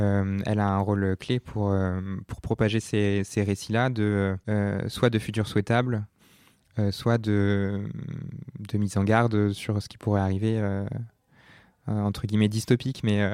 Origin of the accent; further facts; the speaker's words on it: Nouvelle-Aquitaine, France; on a toujours habité à la campagne et donc au contact direct du vivant. Donc moi, quand j'étais petit, j'ai habité en Creuse notamment.